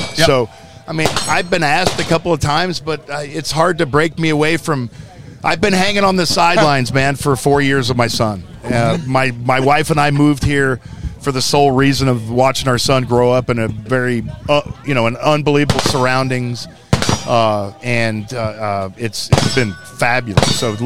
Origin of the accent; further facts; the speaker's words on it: Tulsa, Oklahoma, United States; I grew up in Tulsa, Oklahoma, one of the only Jewish families in town.